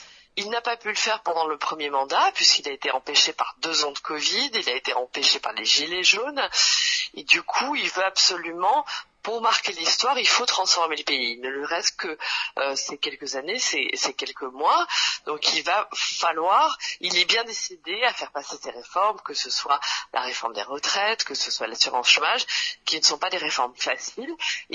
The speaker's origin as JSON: {"language": "French", "town": "Calvi", "region": "Corsica", "country": "France", "tie": "born or raised there", "lives_now": "Paris, France", "said": "toute ma famille vit en Corse, vit en Balagne depuis toujours. Moi, je suis née à Bastia, bien sûr … J'étais au collège à Calvi, au lycée Lérousse, donc je suis très attachée à mes racines corses."}